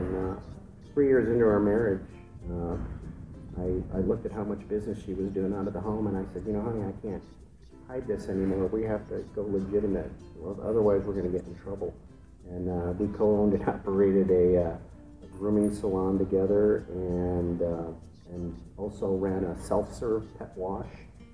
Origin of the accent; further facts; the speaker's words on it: Cleveland, Ohio, United States; born there; Okay, well, I was born in Cleveland, Ohio in 1964 on April 24th, which means today is my 51st birthday.